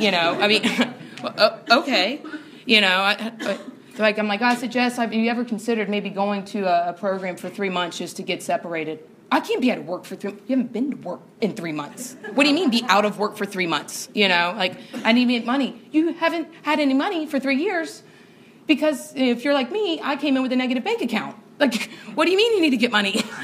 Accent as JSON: {"language": "English", "region": "North Carolina", "country": "United States", "said": "And I'm from North Carolina, right?"}